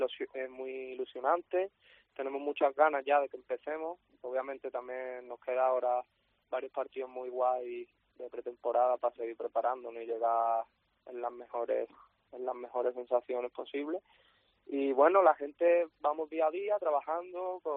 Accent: Málaga, Andalusia, Spain; yo soy de Málaga capital

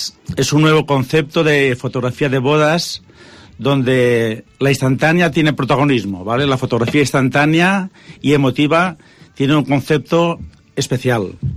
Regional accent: Nules, Valencian Community, Spain; now in Villarreal, Spain; Soy de Nules, me instalé aquí en Villarreal hace 25 años

